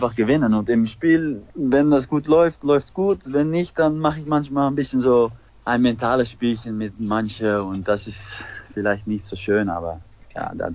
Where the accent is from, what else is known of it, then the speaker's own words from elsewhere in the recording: Aalsmeer, North Holland, Netherlands; German is a second language; Ja, da wo ich wohne, in Aalsmeer, da ist einer der größten Handballvereine